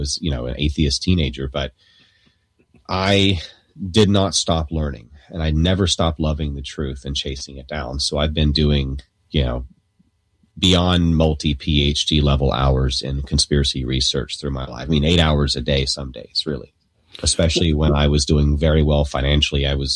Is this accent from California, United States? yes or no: no; North Carolina, United States; now in Florida, United States; Yeah, I'm in Florida now. I'm from North Carolina.